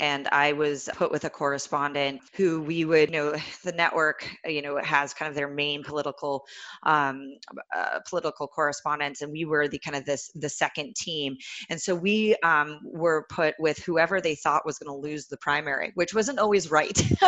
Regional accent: California, United States; I'm from Silicon Valley originally.

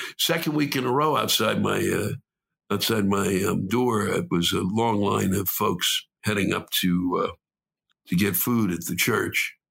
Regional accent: Washington, District of Columbia, United States; I was born and raised in Washington.

